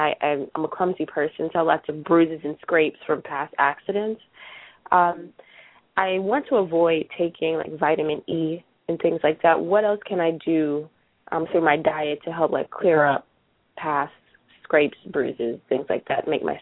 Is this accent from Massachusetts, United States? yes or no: yes; Boston, Massachusetts, United States; I'm from Boston, Massachusetts.